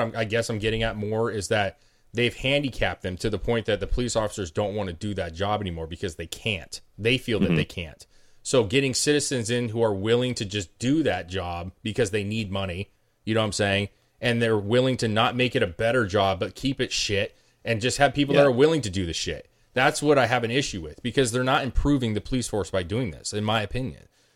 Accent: Mexico; no, I'm Mexican first, bro. You know, I'm from Mexico yeah. first.

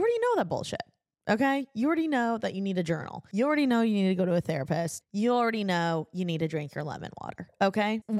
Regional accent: Indiana, United States; now in Los Angeles, United States; Even though like I grew up in Indiana and I have so many people that are rooting for me and are my family friends, like they don't get the LA version of me.

